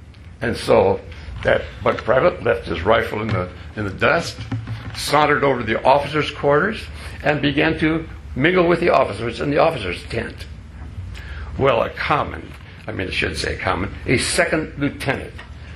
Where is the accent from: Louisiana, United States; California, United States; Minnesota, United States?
Minnesota, United States; Hinckley; some of you remember that I grew up in Hinckley, Minnesota, where the men are men and pansies are flowers and the women are slightly above average. That's where I grew up.